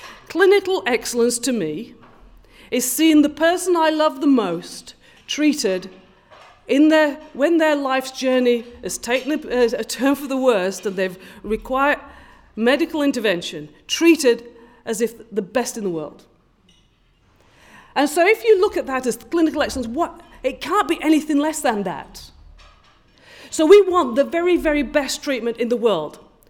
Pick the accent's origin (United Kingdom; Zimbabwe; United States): United Kingdom; Yorkshire and the Humber; moved away; I was a bit older when I got here. And Somerset, let's face it, it's posh. I came from Yorkshire, which is not.